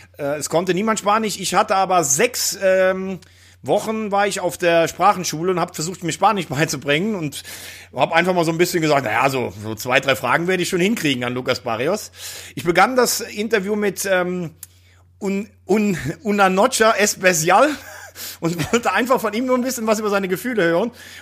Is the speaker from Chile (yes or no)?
yes; Chile; German is a second language